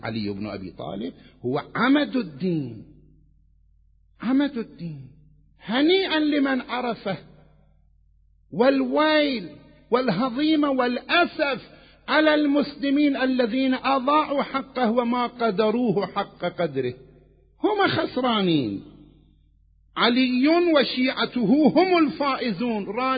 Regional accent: Karbala, Karbala Governorate, Iraq; أنا ابن كربلاء، أنا ابن العتبات المقدسة،

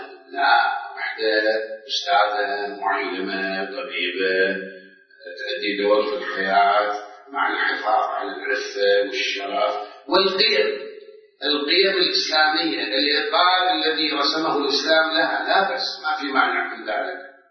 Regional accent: Iraq; الآن إحنا عندنا في العراق عادات تقاليد خاصة

